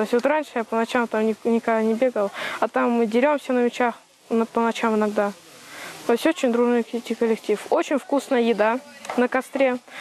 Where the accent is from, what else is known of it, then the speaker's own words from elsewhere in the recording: Oryol, Oryol Oblast, Russia; Я из Орла.